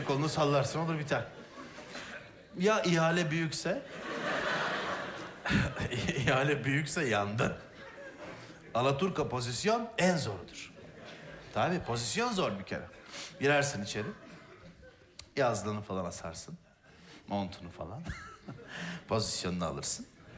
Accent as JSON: {"language": "Turkish", "region": "Bursa", "country": "Turkey", "said": "Çocukken, ben Bursalıyım, bizim tuvalet bahçedeydi. Böyle eski bir Rum evi, eski bir konak gibi bir şey, böyle tek katlı."}